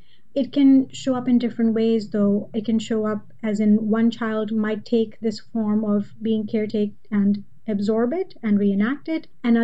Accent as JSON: {"language": "English", "country": "Pakistan", "tie": "born or raised there", "lives_now": "United States", "said": "of course myself growing up in Pakistan, you know, being here in America."}